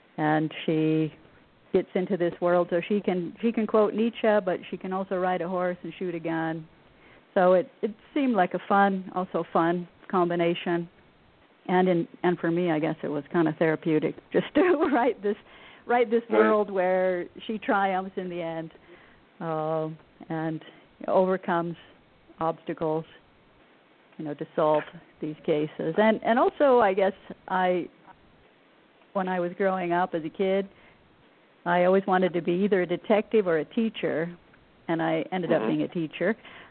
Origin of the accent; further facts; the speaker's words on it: Montana, United States; also born or lived in Idaho; I grew up in the Northwest in Montana and Idaho. In fact, I'm talking to you from Northern Idaho right now, where my folks live.